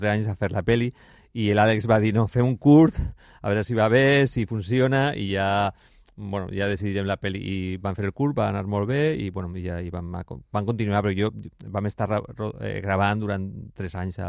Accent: Alicante, Valencian Community, Spain; Que és d'aquí de Barcelona, jo sóc d'Alacant.

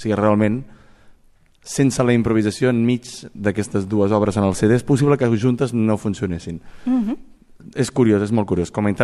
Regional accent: Blanes, Catalonia, Spain; estic molt feliç de fer-lo al meu poble, que és Blanes

